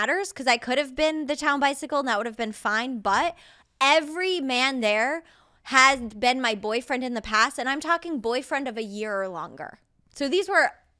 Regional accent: Auburn, New York, United States; I grew up in Auburn, New York, which nobody knows. I went to St. John Fisher for 2 years.

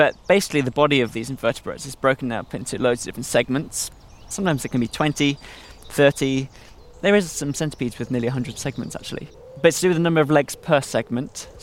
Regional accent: South East England, United Kingdom; I grew up in Oxfordshire, which is quite a green place to go up.

